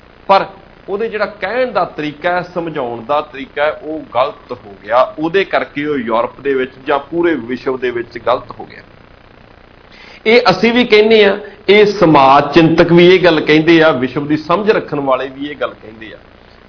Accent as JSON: {"language": "Punjabi", "region": "Punjab", "country": "India", "said": "ਅਸੀਂ ਭਾਰਤੀ ਹਾਂ, ਅਸੀਂ ਪੰਜਾਬੀ ਹਾਂ"}